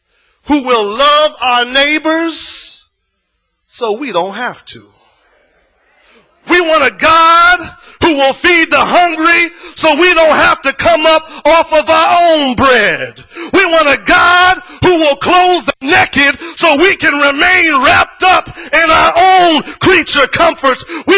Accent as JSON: {"language": "English", "region": "Alabama", "country": "United States", "said": "I'm from Alabama."}